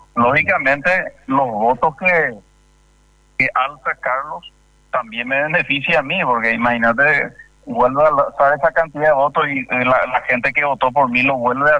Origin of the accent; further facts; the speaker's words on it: Ayolas, Misiones, Paraguay; los dos somos de Ayola